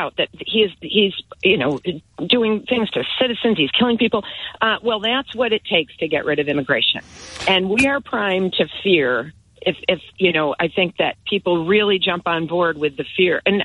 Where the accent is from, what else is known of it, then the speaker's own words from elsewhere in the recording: United States; now in Amersham, United Kingdom; Well, I'm an American, and I love your show.